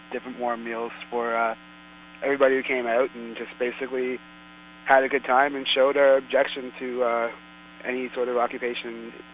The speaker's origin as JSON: {"language": "English", "region": "New Brunswick", "country": "Canada", "said": "I'm from New Brunswick."}